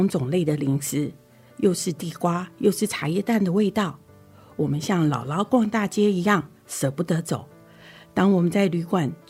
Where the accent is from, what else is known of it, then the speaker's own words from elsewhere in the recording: Taiwan; now in United States; 我的家乡台湾，那是我的起源地。若干年后，我自己带着两个小孩回台，